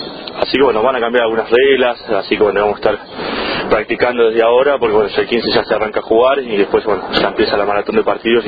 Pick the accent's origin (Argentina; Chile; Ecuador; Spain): Argentina; sabemos como todo argentino qué significa jugar contra Brasil